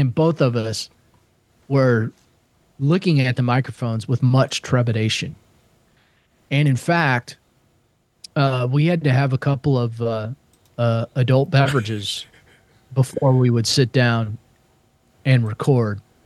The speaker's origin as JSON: {"language": "English", "region": "Iowa", "country": "United States", "tie": "born or raised there", "said": "And I grew up in Central Iowa. And out of Des Moines, we had a TV and radio station, WHO."}